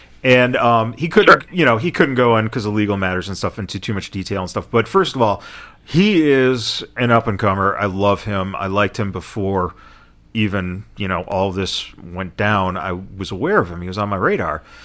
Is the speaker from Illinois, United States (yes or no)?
yes; Chicago, Illinois, United States; I grew up in Chicago, so I'm a huge Bears fan.